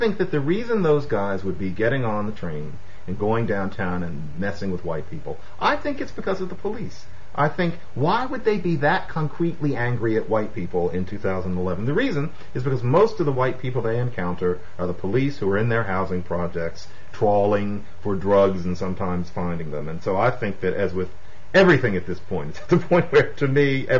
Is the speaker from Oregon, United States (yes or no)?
no; Philadelphia, Pennsylvania, United States; And I can picture Deshaun, because I grew up in Philadelphia. I know what train he rides to go do this.